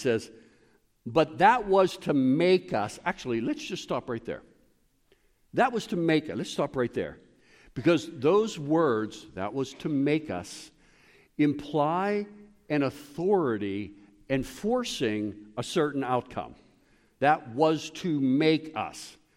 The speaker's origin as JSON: {"language": "English", "town": "Pittsburgh", "region": "Pennsylvania", "country": "United States", "tie": "born or raised there", "said": "I was raised in Pittsburgh. My dad was a steel worker. He's a veteran of the Korean War."}